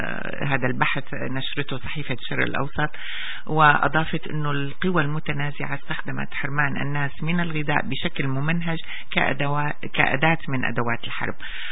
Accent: Syria; أخباري دائما أنا من سوريا

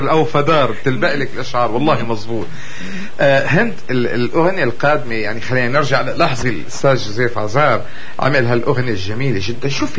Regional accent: Syria

